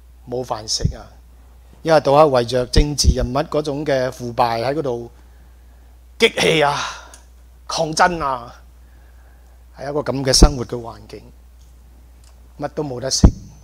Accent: Malaysia; 其實係同我自己生長嘅地方好相似啊！大家知道我喺馬來西亞長大，一個熱帶嘅地方，

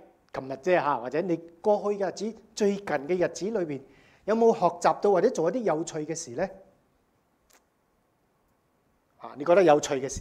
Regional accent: United States; 我哋美國人係咪快樂嘅國家啊？

